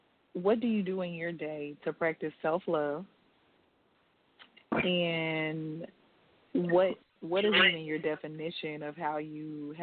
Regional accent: Arlington, United States; I'm originally from Arlington. I went to school in New Orleans at Xavier University of Louisiana, and was born in 89

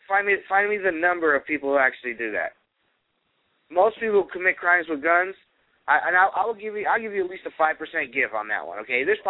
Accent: Cleveland, Ohio, United States; So, you know, I grew up in Cleveland, and my family lives on the East Coast.

